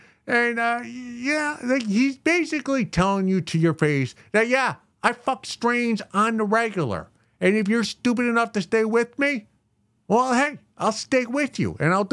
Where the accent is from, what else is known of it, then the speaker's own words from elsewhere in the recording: United States; I tell people I'm Irish, but I'm American. I've never been to Ireland.